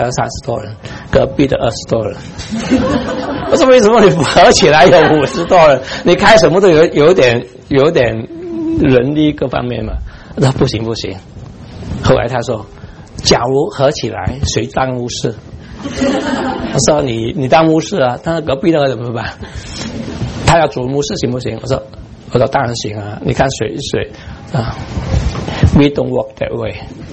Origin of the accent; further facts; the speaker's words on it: China; 我骗不了他，他知道我是中国人